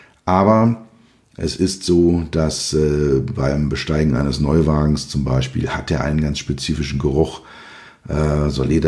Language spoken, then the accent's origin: German; Berlin, Germany; accent: Berlin; sie werden dann meinen leichten Berliner Akzent